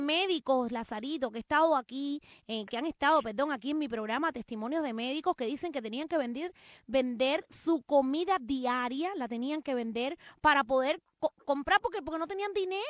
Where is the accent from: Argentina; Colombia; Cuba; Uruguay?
Cuba; moved away; Y una vez que salimos de Cuba, descubrimos nuestra realidad.